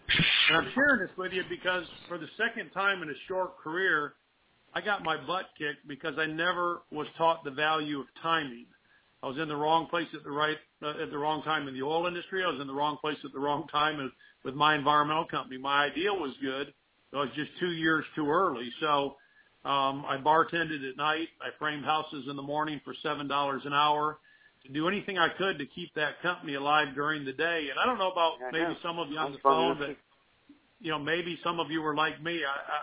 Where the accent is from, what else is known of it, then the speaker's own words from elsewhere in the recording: Grand Rapids, Michigan, United States; also born or lived in Austin, Texas; I moved from Austin, Texas, back to Grand Rapids, Michigan, where I was from, and I started an environmental company.